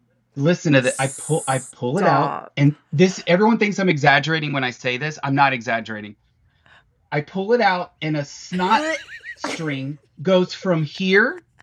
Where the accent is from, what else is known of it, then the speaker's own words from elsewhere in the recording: Texas, United States; moved away; when I moved out in 1994 and I came in hot from Texas. I mean, came in hot.